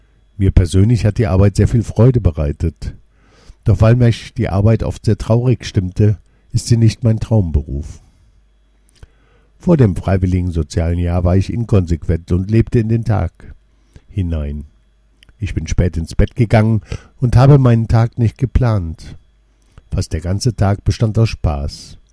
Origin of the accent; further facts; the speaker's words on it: Angola; German is a second language; now in Germany; Ich komme aus Angola. Ich bin 20 Jahre alt. Momentan gehe ich in Deutschland zur Schule